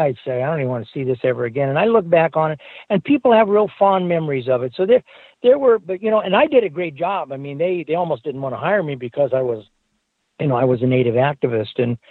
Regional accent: Los Angeles, California, United States; I grew up in Los Angeles, but we grew up in the San Fernando Mountains. So we had horses

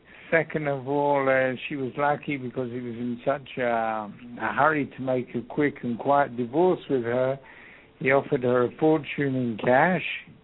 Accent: England, United Kingdom; moved away as an adult; now in Jerusalem, Israel; So I was born in England, lived there for 20 years, and then since 1968 I've been living here in Israel. For the last 25 years I've been living in Jerusalem.

